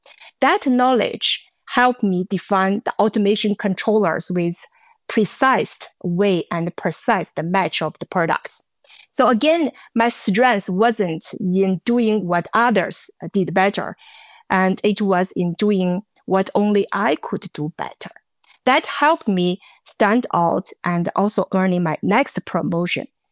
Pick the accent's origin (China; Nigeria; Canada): China; Beijing; I came from Beijing and working in the engineering environment in China where women were present.